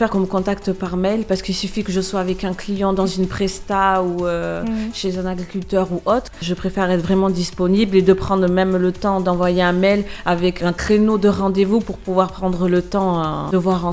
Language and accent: French; France; je suis française mais avec mes origines marocaines